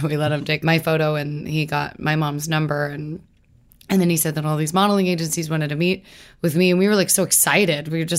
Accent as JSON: {"language": "English", "town": "Louisville", "region": "Kentucky", "country": "United States", "tie": "born there", "said": "I was born in Louisville, Kentucky."}